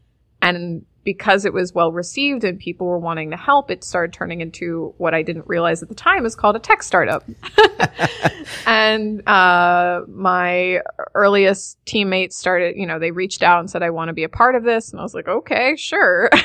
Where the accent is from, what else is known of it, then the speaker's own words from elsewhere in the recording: Philadelphia, Pennsylvania, United States; This is my city. I was born and raised in Philly